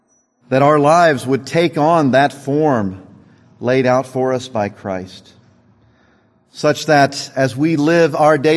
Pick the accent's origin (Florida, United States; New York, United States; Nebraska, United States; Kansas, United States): Kansas, United States; Winchester; When I was a young man growing up in Winchester, Kansas